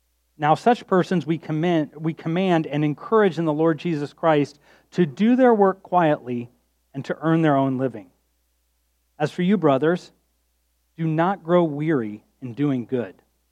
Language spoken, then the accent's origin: English; Columbus, Ohio, United States; also born or lived in Chicago, United States; I'm from Columbus, actually. Grew up a proud Buckeye fan.